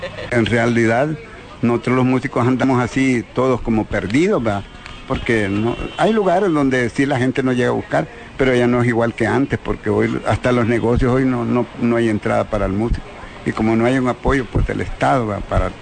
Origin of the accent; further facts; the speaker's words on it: Mexicanos, San Salvador, El Salvador; born there; allí vivo. Yo nací en Mexicanos. Nací en el barrio Belén, mi mamá se llamaba María